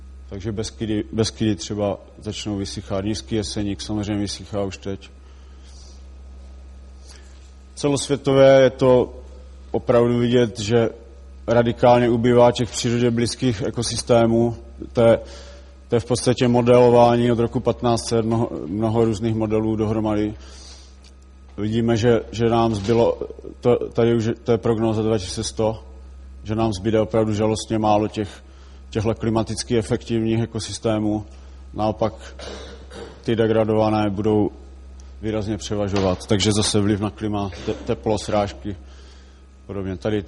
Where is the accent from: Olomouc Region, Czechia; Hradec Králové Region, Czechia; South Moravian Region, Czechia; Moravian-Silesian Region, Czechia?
Olomouc Region, Czechia; now in Carpathians; Tady já jsem z Hané, kde v podstatě se nám nedaří nic revitalizovat díky legislativě a přístupu vodoprávních úřadů, tak jsem se odstěhoval do hor, do těch Karpat